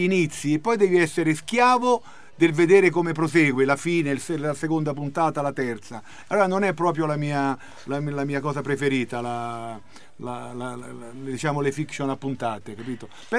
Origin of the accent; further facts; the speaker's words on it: Rome, Lazio, Italy; born there; Io sono nato a Testaccio e quando sono nato a Testaccio io c'era il mattatoio